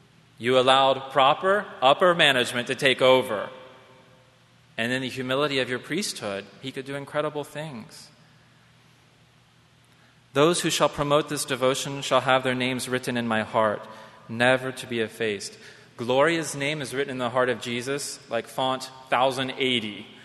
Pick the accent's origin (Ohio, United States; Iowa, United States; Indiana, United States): Ohio, United States; Columbus; I'm from Columbus, Ohio.